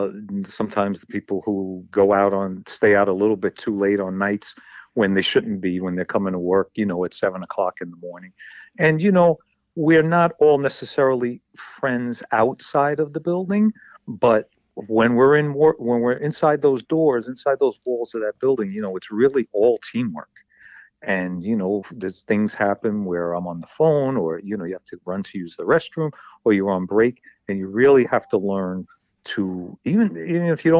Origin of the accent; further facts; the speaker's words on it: Manhattan, New York, United States; I grew up in Manhattan, down on Chelsea, down on 18th Street. I lived in the Robert Fulton Housing Projects, spent a lot of time there.